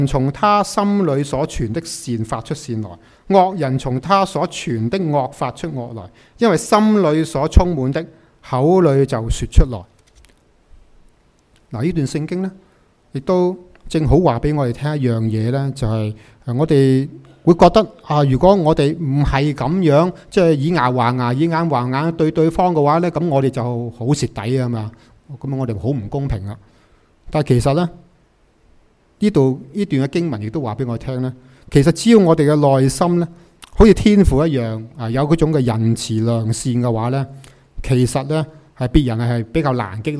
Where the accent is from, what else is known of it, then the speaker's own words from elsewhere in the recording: Hong Kong; 我们香港人呢最出名的我们讲说话呢就是懂得用很多助语词去骂人的